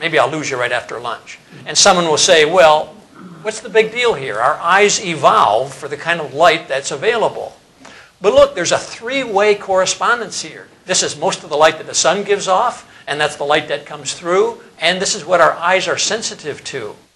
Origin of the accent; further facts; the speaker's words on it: Indiana, United States; And since I'm from Indiana, I had to mention corn.